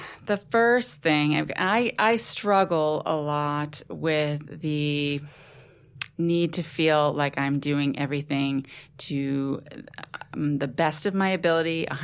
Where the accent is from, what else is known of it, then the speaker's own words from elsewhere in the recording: Boston, Massachusetts, United States; now in New York City, United States; I live in New York City. I'm from Boston originally.